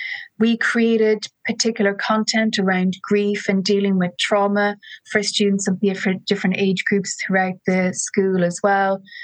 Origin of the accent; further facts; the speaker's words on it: Ireland; growing up in Catholic Ireland